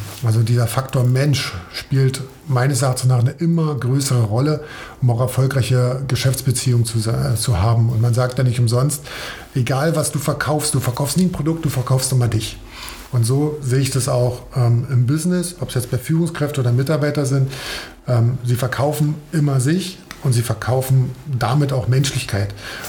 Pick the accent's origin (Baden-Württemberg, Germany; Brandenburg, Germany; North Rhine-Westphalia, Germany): Brandenburg, Germany; Und ich bin Brandenburger, absolut. Ich komme so richtig, richtig vom Dorf. Ja, bin so ein richtiger Dorfjunge, bin auf dem Dorf aufgewachsen